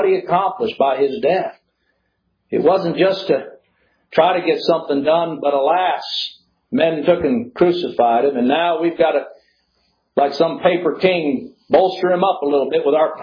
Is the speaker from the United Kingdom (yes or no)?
no; Chad; I can remember growing up in Chad, Africa, days when it would be 140 degrees, 120 in the shade.